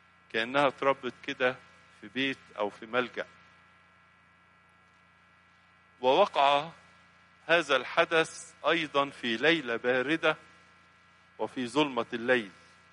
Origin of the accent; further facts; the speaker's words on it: Egypt; والتقويم الشرقي عندنا في مصر يقوم على السنة المصرية القديمة